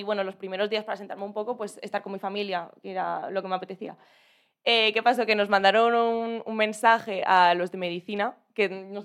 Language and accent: Spanish; Elche, Valencian Community, Spain; Sí, y yo soy de Elche.